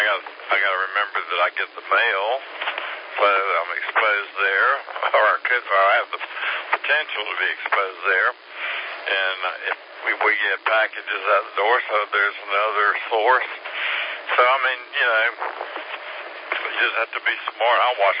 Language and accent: English; Wellington, Florida, United States; I don't know all these streets. I grew up in Wellington Green, so, but anyway.